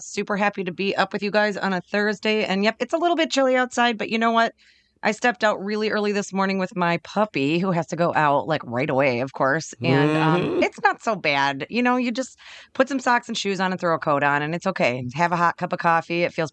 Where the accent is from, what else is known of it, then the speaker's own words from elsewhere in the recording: Wisconsin, United States; growing up in Wisconsin on Halloween meant that you were dealing with snow possibly